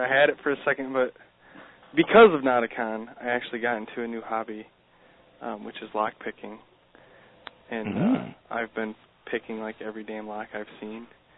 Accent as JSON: {"language": "English", "region": "Michigan", "country": "United States", "said": "Because I'm actually from Michigan. And I went up there all the time as a kid"}